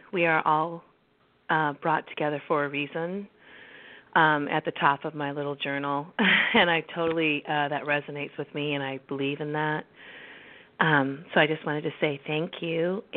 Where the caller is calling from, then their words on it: California, United States; I'm calling from California this morning.